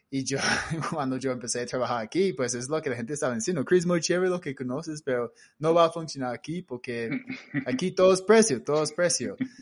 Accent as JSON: {"language": "Spanish", "country": "Australia", "second_language": "Spanish", "lives_now": "Colombia", "said": "yo soy costeño, pero costeño de Australia. En Australia somos costeños porque todo el mundo vive en la costa."}